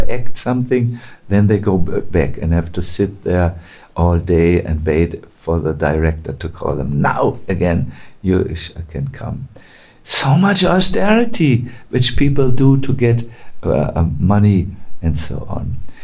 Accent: North Germany, Germany; I'm from North Germany, no problem.

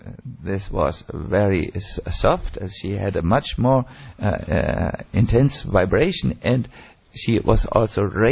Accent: Croatia; because we are from Croatia

